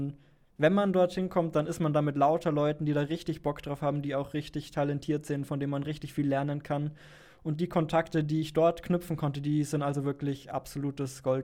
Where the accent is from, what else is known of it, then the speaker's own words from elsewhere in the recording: Bavaria, Germany; now in Berlin, Germany; Nee, ich komme aus Bayern.